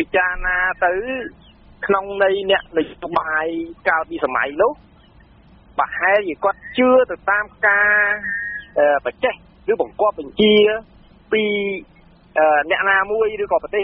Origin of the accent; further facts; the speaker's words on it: Prey Veng, Cambodia; បាទខ្ញុំអ្នកព្រៃវែងទេអ្នកបង